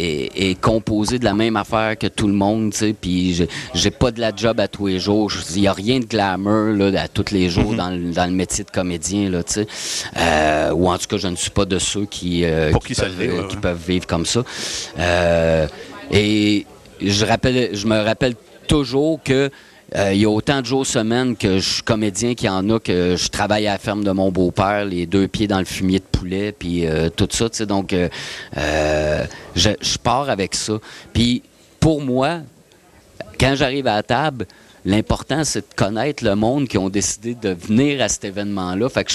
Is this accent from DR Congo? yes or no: no; Trois-Rivières, Quebec, Canada; Chez nous, à Trois-Rivières, c'était un code d'habit.